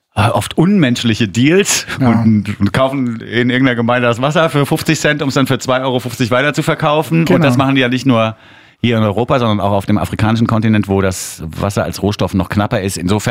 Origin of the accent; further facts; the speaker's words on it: Switzerland; als Schweizer habe ich dir schon öfter gestanden, dass ich da drauf stehe.